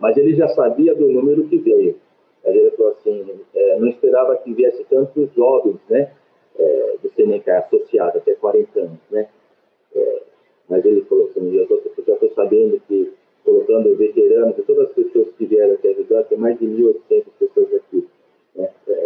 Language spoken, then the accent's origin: Portuguese; Brazil; como nós somos, nós brasileiros somos.